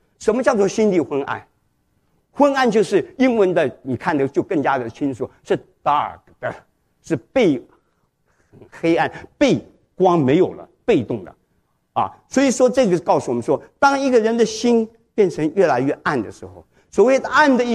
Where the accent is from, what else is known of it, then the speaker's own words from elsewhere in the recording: China; 很多人自以为不错，我们中国人常常讲的，上海人常讲自以为不错。